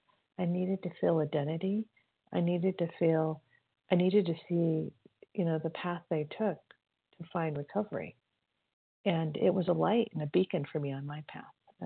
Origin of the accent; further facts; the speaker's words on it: California, United States; I'm from California.